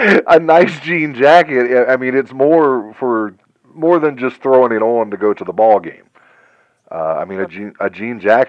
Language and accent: English; the South, United States; I'm a Southerner. You don't take mama in a store unless it's a nice store.